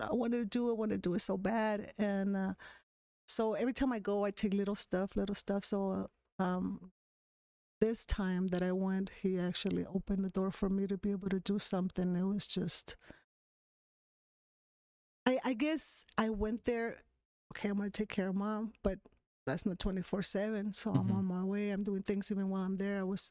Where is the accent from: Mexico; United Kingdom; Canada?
Mexico; Nayarit; also born or lived in Jalisco; now in United States; I was born in Jalisco, but I was raised in Nayarit.